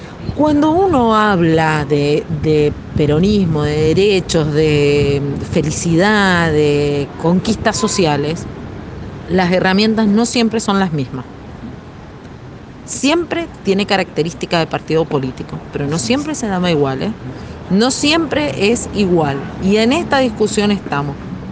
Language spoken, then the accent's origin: Spanish; Argentina; la felicidad de todos nosotros como pueblo argentino es tener un sueldo digno